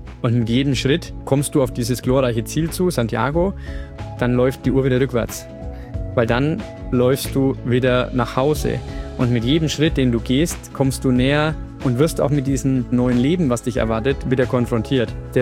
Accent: Nuremberg, Bavaria, Germany; Ja, ich bin aus Nürnberg, man wird es auch hören beim Reden.

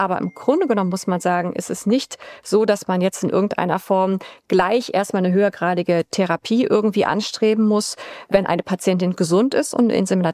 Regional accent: Hamburg, Germany; Also ich komme aus Hamburg

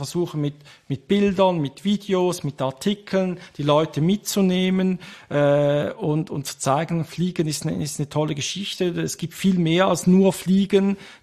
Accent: Switzerland; accent: Swiss German; vielleicht schlägt einfach mein persönlicher Dialekt ein wenig zu fest, Schweizerisch, durch

